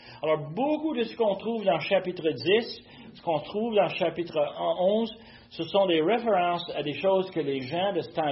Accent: Quebec, Canada; nous sommes des Québécois, l'an 2024.

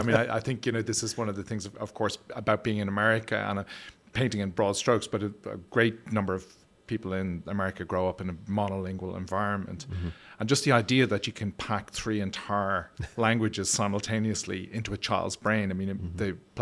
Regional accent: Ireland; growing up in Ireland, where we have Irish and English

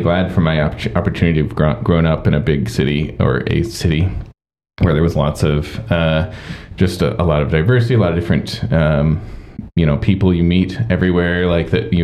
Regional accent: Seattle, Washington, United States; I grew up in a city called Seattle, Washington.

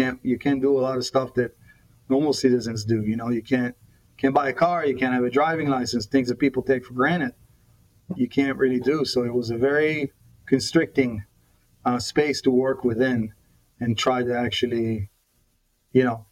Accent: Mombasa, Coast, Kenya; English is a second language; also born or lived in Nairobi; I was lucky enough to be in a British school as a child in Kenya. You know, I was raised in Mombasa, then Nairobi.

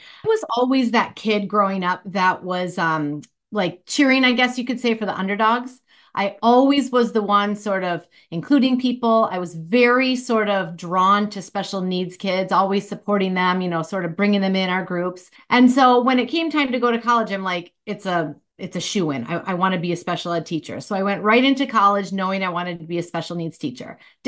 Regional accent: Madison, Wisconsin, United States; from Madison, Wisconsin

